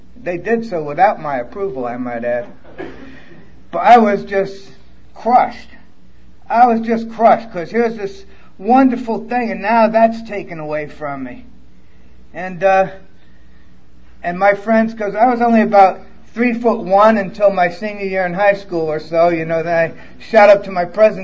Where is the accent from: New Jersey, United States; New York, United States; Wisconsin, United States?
New York, United States; Brooklyn; I'm from Brooklyn.